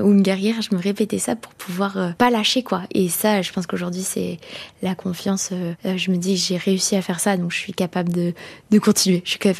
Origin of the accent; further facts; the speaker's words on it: Nouvelle-Aquitaine, France; de retourner voir ma mère chez moi en Charente-Maritime.